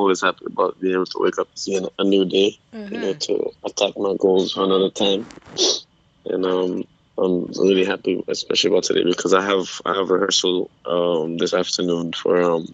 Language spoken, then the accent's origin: English; Caracol, Grenada; now in United States; I was born and raised in Caracol, Grenada.